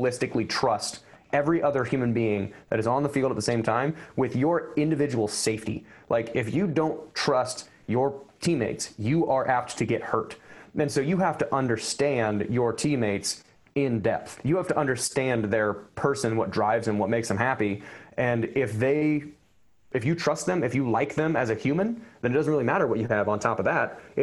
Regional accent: Iowa, United States; I was one of two white dudes in the room, and I came from Southeast Polk High School, which was, I think, 16 black people out of like 1,800 kids.

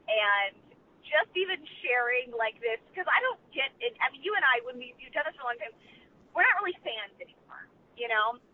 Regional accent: Texas, United States; I grew up in Texas and grew up with a family full of Cowboys fans.

